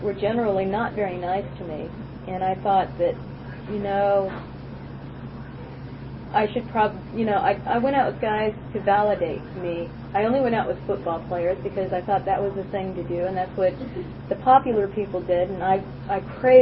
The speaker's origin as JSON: {"language": "English", "town": "Lynwood", "region": "California", "country": "United States", "tie": "born there", "said": "I was born in Linwood, California, and I'm the second child, and I have two brothers and a sister."}